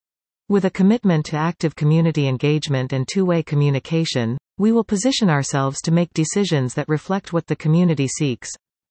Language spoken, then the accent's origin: English; Penetanguishene, Ontario, Canada; I was born and raised in Penetanguishene, appreciating all it offers.